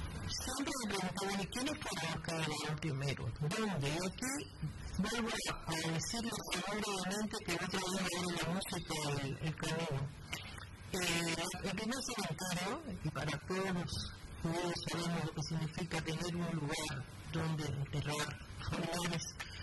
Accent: Havana, Cuba; born there; Yo nací en La Habana, de padres cubanos, nacidos en Cuba, pero ascendencia hacia Cardi. Mis abuelos llegaron a Cuba. Entre el año 12 y 14

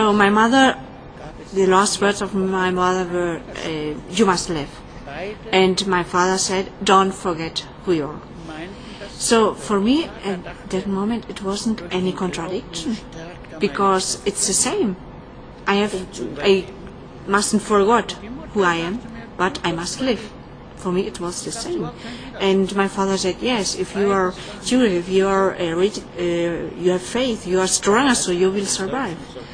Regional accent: Germany; born there; first language German; English is a second language; So first of all, I was born in Germany. So German is my mother tongue. So I speak German.

